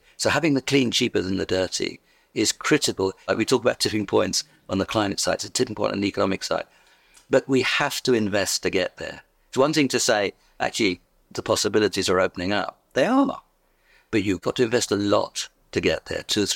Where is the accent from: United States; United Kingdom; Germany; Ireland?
United Kingdom; London; Now, we in the UK, and you could tell by my accent where I come from, indeed London, we should be linking up with Morocco.